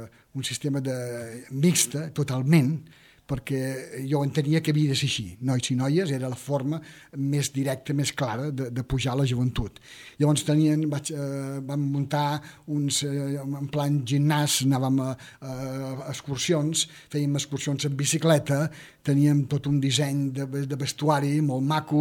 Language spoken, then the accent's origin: Catalan; Ciutadella, Balearic Islands, Spain; jo venia de les illes, alguns saben que sóc menorquí, de Ciutadella concretament, m'agradava molt el mar